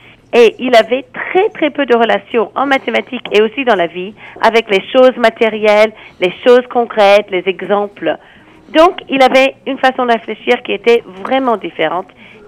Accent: United States; French is a second language; moved away as an adult; now in France; Je suis américaine d'origine, mais je travaille en France depuis plus de 30 ans.

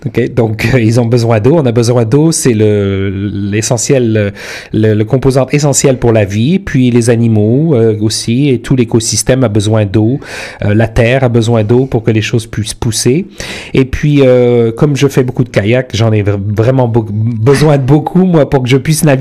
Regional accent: Brittany, France; Voilà, je viens de Bretagne, comme tu le sais peut-être

